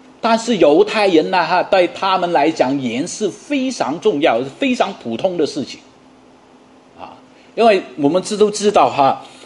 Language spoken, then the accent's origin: Chinese; Hong Kong; now in United States; 我们在香港长大都知道了，香港没有多少机会你去念书